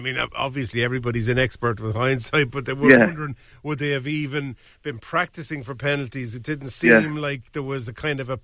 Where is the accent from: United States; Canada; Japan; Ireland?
Ireland; I suppose as Irish football fans, we're kind of a little bit wary about it.